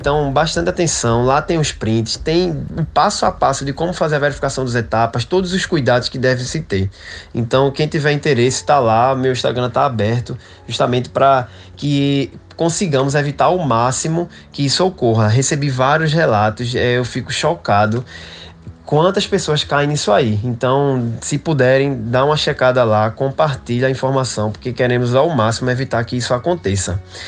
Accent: Recife, Pernambuco, Brazil; nós somos da daqui de Recife

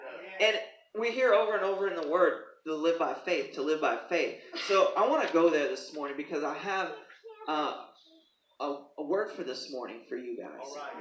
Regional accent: Minneapolis, Minnesota, United States; now in Nashville, United States; I'm from Minneapolis originally, and then moved down to Nashville, Tennessee. God saved me and moved me from the cold down to where it's a little bit warmer.

